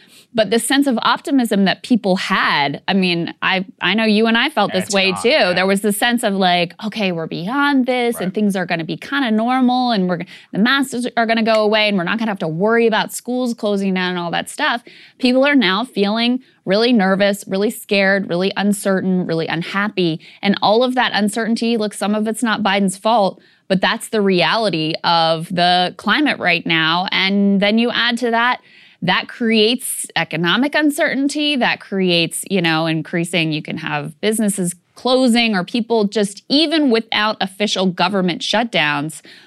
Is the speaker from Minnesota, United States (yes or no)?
no; Virginia, United States; a gubernatorial election in my home state of Virginia.